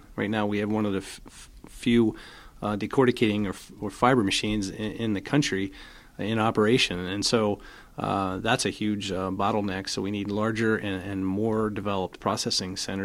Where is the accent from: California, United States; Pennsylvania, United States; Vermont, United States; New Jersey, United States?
Pennsylvania, United States; I grew up in Lancaster County, dairy farm family, and so I'm very familiar with farming, and it's kind of in my roots